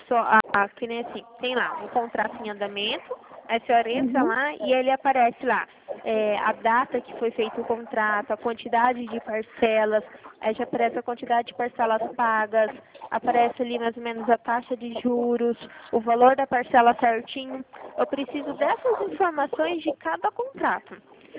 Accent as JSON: {"language": "Portuguese", "town": "Dourados", "region": "Mato Grosso do Sul", "country": "Brazil", "said": "eu sou daqui de Dourados"}